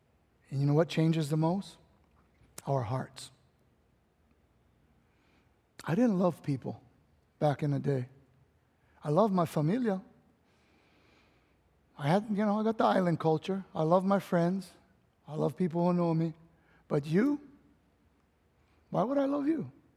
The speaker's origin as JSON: {"language": "English", "region": "California", "country": "United States", "said": "I know I'm from Cali."}